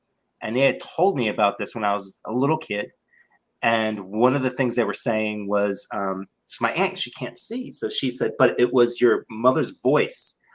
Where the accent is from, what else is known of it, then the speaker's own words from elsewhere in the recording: New Jersey, United States; now in Texas, United States; I'd moved from New Jersey back to Texas. I have family in Texas. And even though I was born there, I was raised in Jersey and I had a very Jersey kind of attitude and stuff.